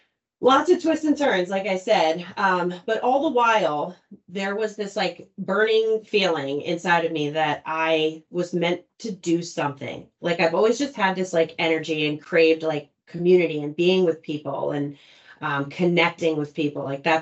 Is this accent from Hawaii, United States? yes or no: no; Galloway, New Jersey, United States; So we grew up in Galloway, went to Epsigami.